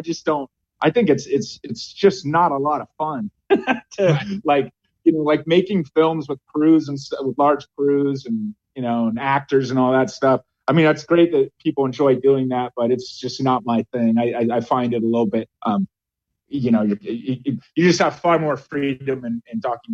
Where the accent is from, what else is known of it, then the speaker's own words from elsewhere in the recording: Satellite Beach, Florida, United States; now in Los Angeles, United States; Well, I grew up in Florida, Central Florida, and I've been in LA for about 15 years now.